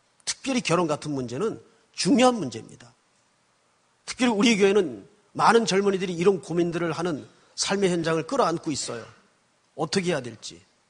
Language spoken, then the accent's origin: Korean; Yeongju, North Gyeongsang, South Korea; 경상북도 영주군 장수면에서 사실은 거기가 제 고향입니다.